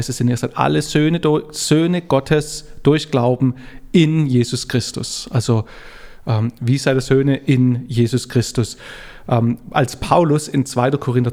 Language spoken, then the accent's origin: German; Baden-Württemberg, Germany; now in Franconia, Germany; Ich wohne ja jetzt in Franken. Das heißt, ich kann halt natürlich sagen, ich bin in Schwaben geboren.